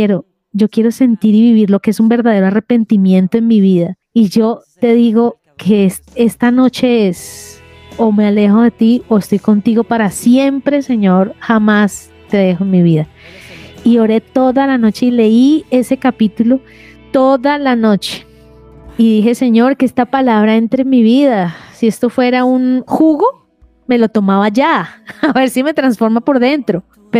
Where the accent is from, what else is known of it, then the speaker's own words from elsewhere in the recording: Cali, Valle del Cauca, Colombia; como soy caleña estaba haciendo un calor